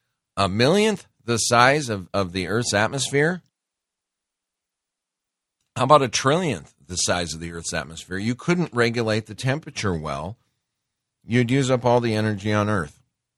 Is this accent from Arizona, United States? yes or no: no; Great Falls, Montana, United States; I grew up in Great Falls, Montana.